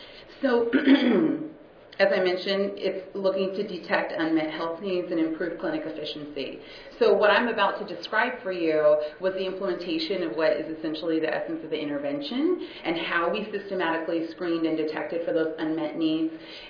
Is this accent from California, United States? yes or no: yes; California, United States; I hail from California in the Central Valley. Not sure if everyone is familiar with where Merced County Central Valley is located, but we're right between San Francisco and LA.